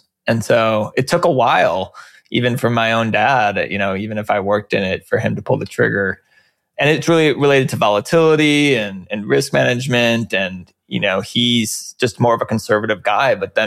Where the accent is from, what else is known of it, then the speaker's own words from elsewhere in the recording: United States; gave us a pretty good quality of life growing up in the United States.